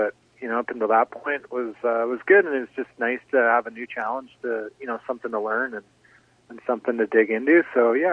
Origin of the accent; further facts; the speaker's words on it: Canada; also born or lived in United States; bulk of my adult life was in the States. You don't really realize that, you know, I was identified as being Canadian, but, you know, just, a lot of little things that are nice being back in Canada